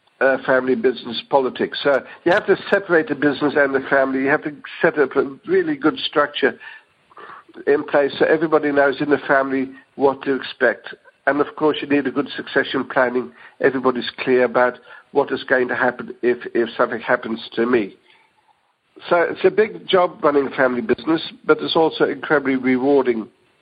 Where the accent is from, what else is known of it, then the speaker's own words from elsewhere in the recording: Netherlands; English is a second language; moved away as an adult; now in Australia; I came to Australia. I'm originally from Holland. You can detect my accent. In 1974. So I came as a student.